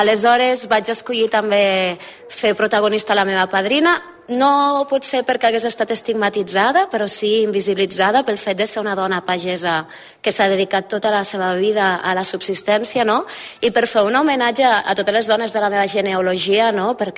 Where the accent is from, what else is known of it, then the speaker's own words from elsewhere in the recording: Catalonia, Spain; born there; now in Pallars, Spain; Jo vaig néixer al Montsec, a la Vall de Meià, i fa anys que visc aquí al Pallars, i és el meu territori d'influència, i com a dona del món rural i nena de poble